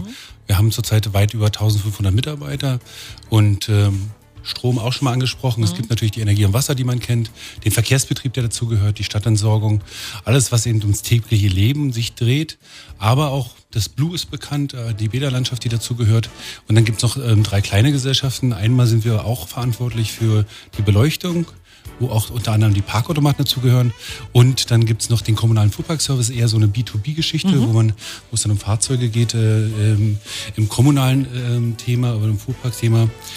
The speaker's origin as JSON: {"language": "German", "town": "Potsdam", "region": "Brandenburg", "country": "Germany", "tie": "born or raised there", "said": "ich bin selber Potsdamer von Haus aus."}